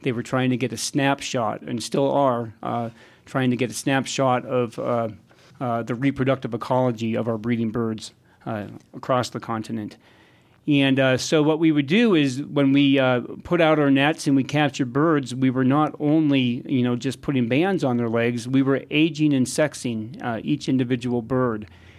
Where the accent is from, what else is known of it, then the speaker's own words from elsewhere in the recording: Jamestown, New York, United States; Well, I grew up in Jamestown, New York, which was also the hometown of the famous 20th century birder Roger Torrey Peterson.